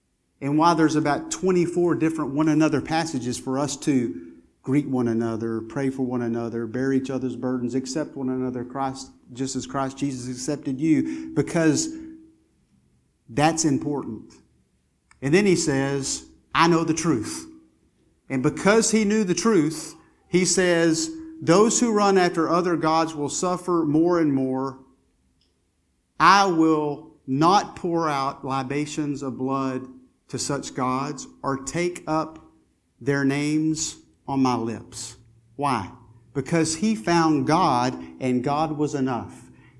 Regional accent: Lubbock, Texas, United States; When I was a kid growing up in Lubbock, we would take some trips to see relatives, Mule Shoe and Spur, different places, Crosbyton

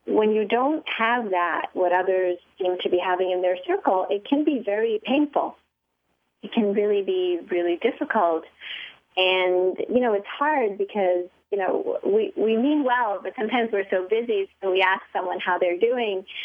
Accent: New York City, New York, United States; because I grew up in the West, meaning I grew up mostly in New York City, but my extended family always was in India.

